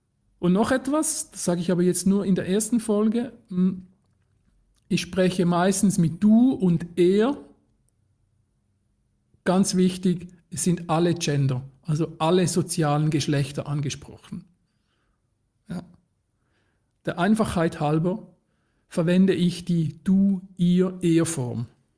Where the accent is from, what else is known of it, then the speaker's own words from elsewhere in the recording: Switzerland; first language Swiss German; German is a second language; Ich bin Schweizer, das heißt, meine Muttersprache ist Schweizerdeutsch und nicht Hochdeutsch